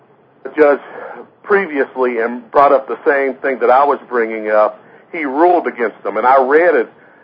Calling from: Indianapolis, Indiana, United States; I'm in Indianapolis, Indiana.

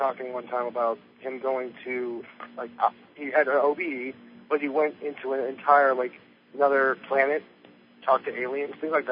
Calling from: Virginia Beach, Virginia, United States; I'm from Virginia Beach.

